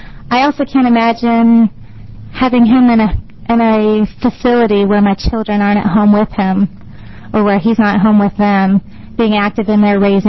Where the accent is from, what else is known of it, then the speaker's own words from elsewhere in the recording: McMinnville, Oregon, United States; I'm from McMinnville, Oregon.